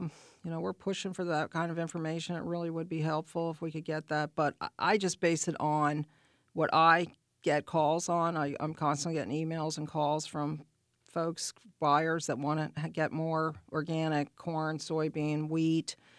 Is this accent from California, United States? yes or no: yes; California, United States; now in Iowa, United States; I don't know if I told you I came from California.